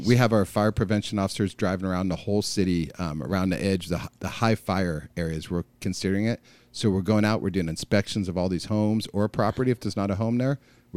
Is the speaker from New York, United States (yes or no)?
no; Palm Springs, California, United States; My father is an artist here in Palm Springs